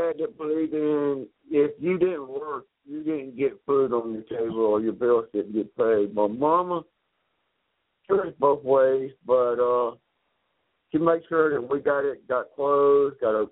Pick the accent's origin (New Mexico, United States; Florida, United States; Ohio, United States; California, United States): Florida, United States; Pensacola; also born or lived in Haines City, Florida; I'm from Haines City, Florida, off of Secondary Road, which is off of 27 in Haines City. I lived in a three-bedroom house until I was like 10 years old. Then my dad retired from the service when we moved to Pensacola, Florida, and that's where I grew up at.